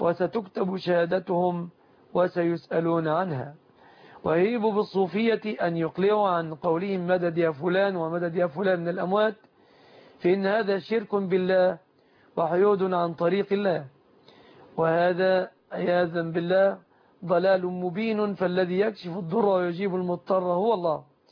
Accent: Egypt; أن يحفظ بلادنا مصر

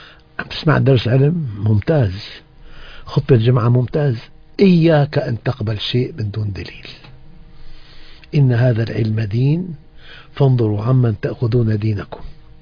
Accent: Syria; عندنا في الشام نهر بردة

